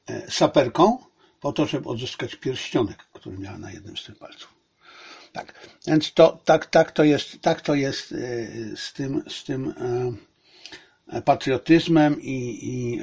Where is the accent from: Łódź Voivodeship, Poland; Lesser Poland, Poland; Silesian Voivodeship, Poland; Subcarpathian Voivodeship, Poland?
Silesian Voivodeship, Poland; Zabrze; born there; Jestem Ślązakiem i jestem Polakiem i nie mam nic wspólnego z niemieckością, a urodziłem się w niemieckim mieście, w byłym niemieckim mieście, Hindenburgu, czyli w Zabrzu.